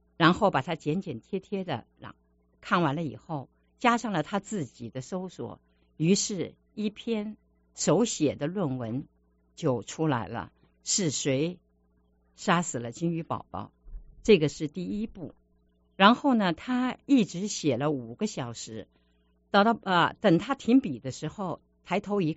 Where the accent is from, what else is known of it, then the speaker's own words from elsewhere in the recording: Singapore; now in United States; 我呢是十几年前从新加坡来到这里